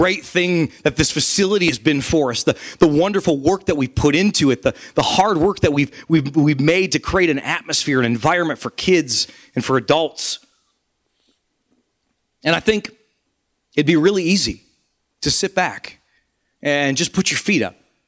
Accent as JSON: {"language": "English", "region": "Michigan", "country": "United States", "said": "Hell's cold. I'm from Michigan. Hell's cold."}